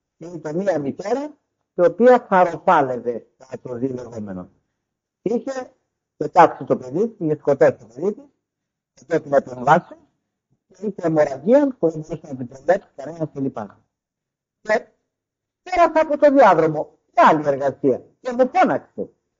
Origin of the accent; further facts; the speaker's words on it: Athens, Attica, Greece; Όσοι εμείς σαν Αθηναίοι θα έχουμε διαβάσει